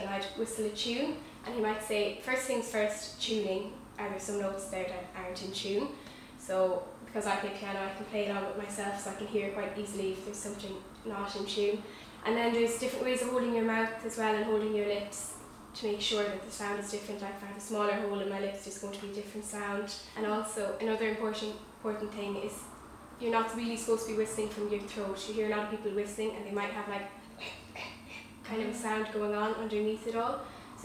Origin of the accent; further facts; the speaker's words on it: County Offaly, Ireland; because I'm from Offaly, I suppose there's no regional Offaly style as such